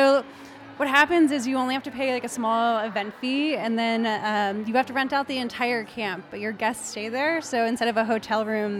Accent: Houston, Texas, United States; also born or lived in Boston / Seattle; now in Nashville, United States; No. I moved here 2 years ago.

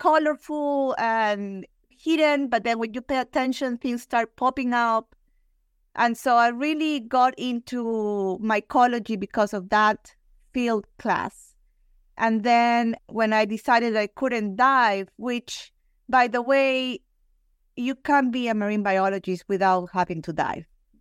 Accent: Lima, Peru; English is a second language; now in Florida, United States; But I'm from Lima, Peru, from the capital. And I grew up next to the ocean, which I really adore.

